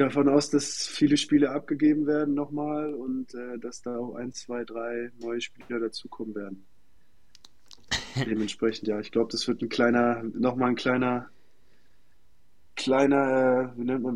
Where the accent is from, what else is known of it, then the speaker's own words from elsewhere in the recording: Berlin, Germany; Ich komme selber aus Treptow-Köpenick